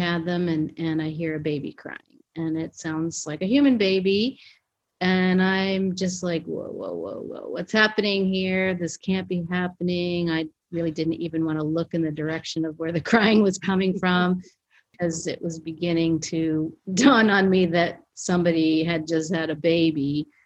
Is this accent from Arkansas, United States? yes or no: no; Boston, Massachusetts, United States; Mine was zero because I grew up in Boston.